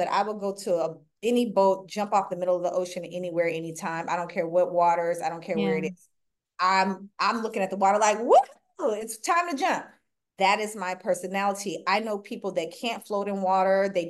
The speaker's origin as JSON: {"language": "English", "region": "Oklahoma", "country": "United States", "said": "I'm from Oklahoma. My family built Black Wall Street."}